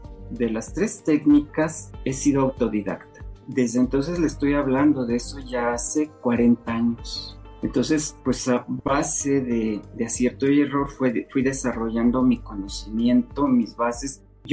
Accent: Salamanca, Guanajuato, Mexico; Yo soy de Salamanca, Guanajuato, reconocida por la tradición de los nacimientos de cera.

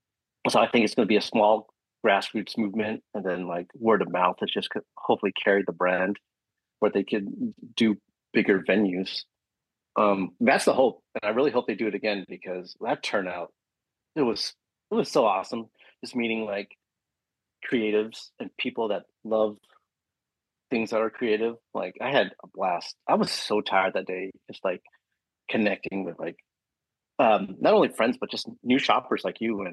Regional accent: California, United States; I spent the night at his place because I'm from the Bay, so you know, I crashed at his place.

